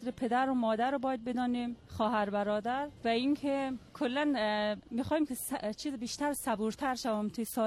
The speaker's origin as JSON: {"language": "Persian", "country": "Iran", "tie": "born there", "said": "من چون توی ایران متولد شدم خبر ندارم"}